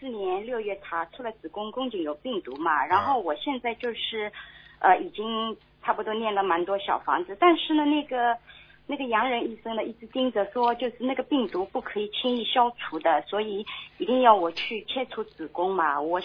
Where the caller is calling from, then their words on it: Melbourne, Victoria, Australia; 我是从墨尔本打来的。